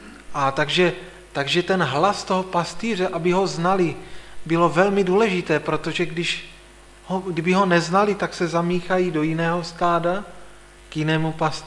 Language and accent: Czech; Olomouc Region, Czechia; protože jsem z Pohduhuří Jeseníku ze Šumperska